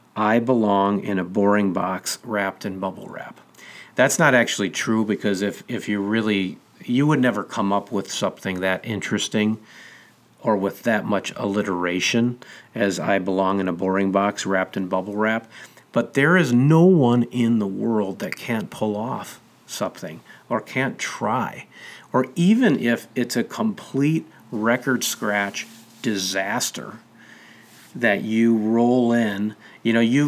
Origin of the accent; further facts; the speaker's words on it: Minnesota, United States; your best Brazilian drug lord look as a Minnesotan if you get tan enough, which we do.